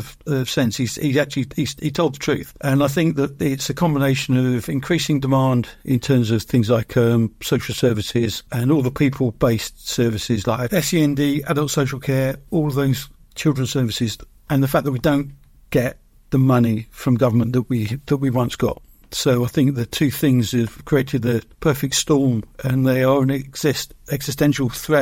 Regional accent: Tunbridge Wells, South East England, United Kingdom; I've lived in Tunbridge since I was 4 years old. I was brought up in Hindwood on the painter's estate out there

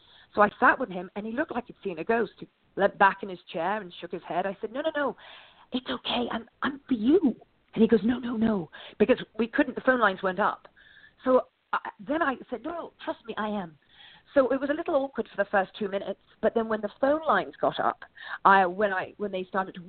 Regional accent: England, United Kingdom; he knows I'm English.

